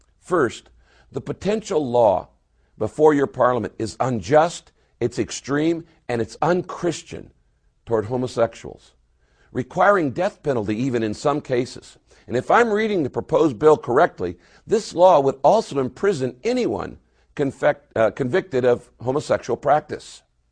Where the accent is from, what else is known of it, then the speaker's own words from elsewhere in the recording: United States; As an American pastor, it's not my role to interfere with the politics of other nations.